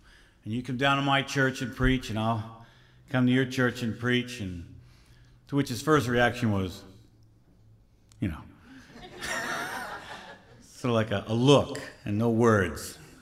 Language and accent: English; Philadelphia, Pennsylvania, United States; And I was born in Philadelphia. That's where I grew up and spent most of my time.